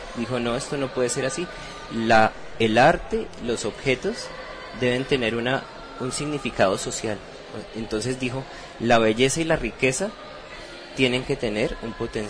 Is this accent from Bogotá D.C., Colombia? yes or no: yes; Bogotá, Bogotá D.C., Colombia; Yo soy de Bogotá.